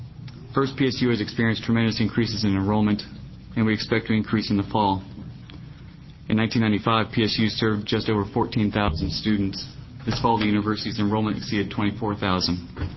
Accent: Portland, Oregon, United States; I was born and raised in Portland. I'm a product of the Portland school system, graduating from Grant High School.

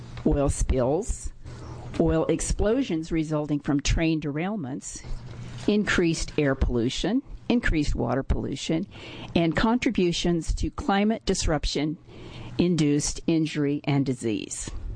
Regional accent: Eugene, Oregon, United States; I'm here from Eugene, Oregon.

